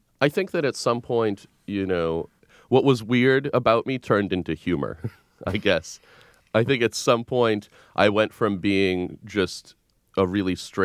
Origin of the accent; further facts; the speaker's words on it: Russia; moved away; I mean, my thing was that I was an immigrant from Russia and it was the Cold War.